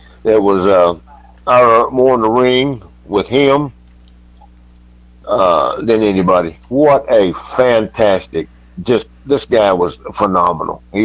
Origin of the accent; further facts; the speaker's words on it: Jackson, United States; I won a match over him in my hometown there in Jackson.